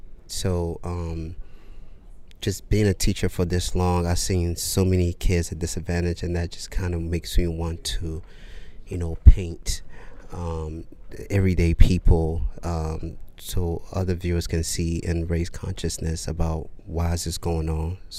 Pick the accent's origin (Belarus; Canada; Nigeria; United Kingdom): Nigeria; now in United States; just being a Nigerian American, I just felt some type of, you know, racism and injustice towards me